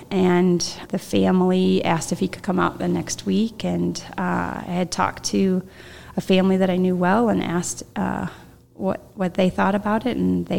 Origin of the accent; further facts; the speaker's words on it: Florida, United States; And I grew up in Florida, and the humidity and the heat was horrible